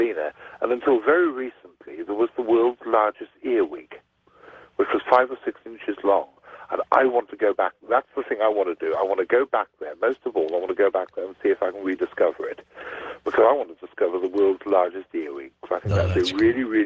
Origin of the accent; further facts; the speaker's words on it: Hong Kong; I was brought up in Hong Kong, which at that time was a British colony.